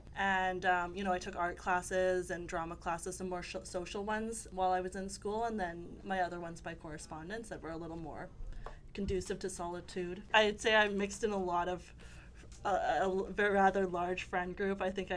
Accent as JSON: {"language": "English", "town": "Leduc", "region": "Alberta", "country": "Canada", "tie": "born or raised there", "said": "growing up in Leduc, I always felt a little different than everyone."}